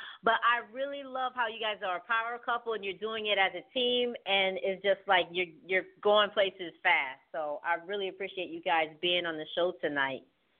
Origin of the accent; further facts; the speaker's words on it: Connecticut, United States; I know I'm from Connecticut.